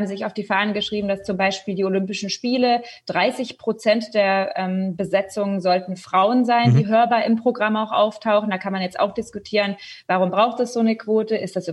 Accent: Southern Germany, Germany; Gerade auch als Süddeutsche so ein bisschen habe ich da immer durchgehört.

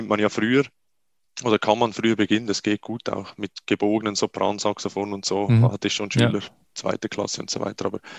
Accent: Switzerland; also mein Götti heißt das bei uns in der Schweiz

